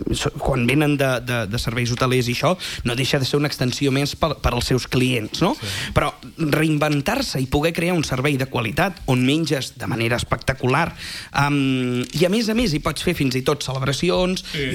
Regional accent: Calella, Catalonia, Spain; els que som de Calella

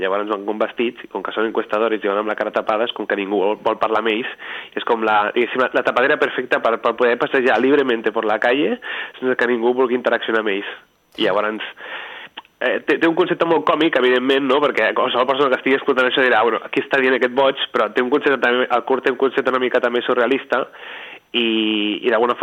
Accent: Calella, Catalonia, Spain; jo quan vaig als festivals sempre dic que soc de Calella i sempre m'estan dient Calella de Palafrugell, dic no, soc de Calella de la Costa

